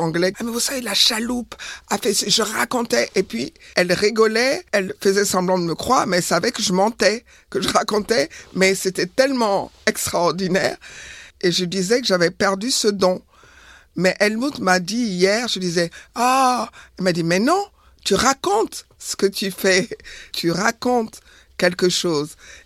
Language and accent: French; Senegal; also born or lived in Benin; Je suis née au Bénin et j'ai grandi au Sénégal. Donc, petite fille, dans la cour de récréation, je ne parlais pas la même langue.